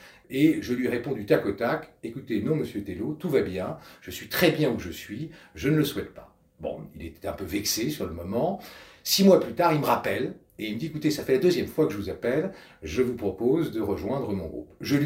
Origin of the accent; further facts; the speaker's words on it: Paris, Île-de-France, France; Je suis parisien, je suis marié, j'ai 3 enfants.